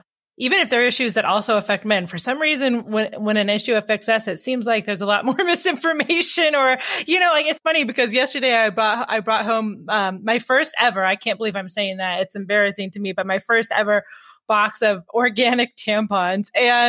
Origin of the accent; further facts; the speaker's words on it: Tacoma, Washington, United States; Oh, really? Yeah, I grew up in Tacoma, so on the other side, but yeah.